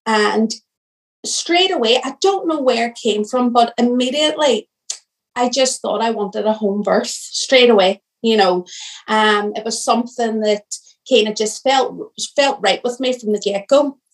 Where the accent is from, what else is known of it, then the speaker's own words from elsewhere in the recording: Derry, Northern Ireland, United Kingdom; I'm 32 and I'm from Derry City in Northern Ireland.